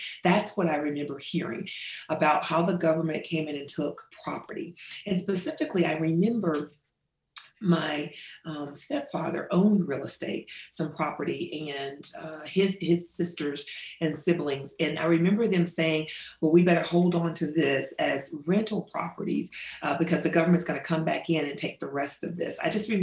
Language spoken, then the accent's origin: English; Knoxville, Tennessee, United States; I am a native Knoxvillian. I was born and raised in Knoxville, certainly not during the time of urban renewal.